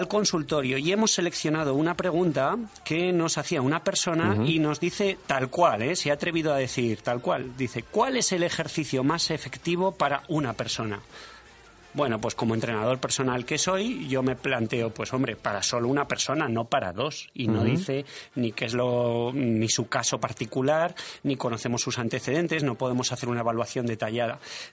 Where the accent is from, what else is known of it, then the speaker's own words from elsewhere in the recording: Zaragoza, Aragon, Spain; Nos vamos, pero no al norte de donde yo vengo, de Zaragoza, no.